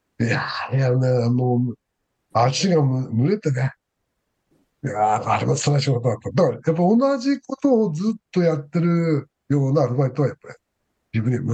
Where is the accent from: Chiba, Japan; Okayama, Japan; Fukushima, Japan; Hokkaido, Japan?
Hokkaido, Japan; Hakodate; also born or lived in Sapporo; 僕は、出身が北海道の函館だったんで